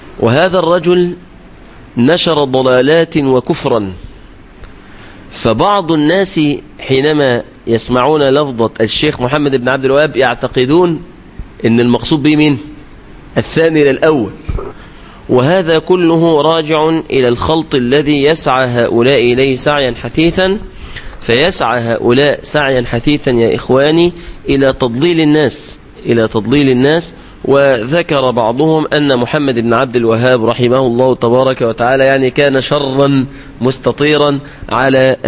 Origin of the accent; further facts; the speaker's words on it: Egypt; لأن طبعا كلمة وهابي عندنا في مصر دي سبة وشتمة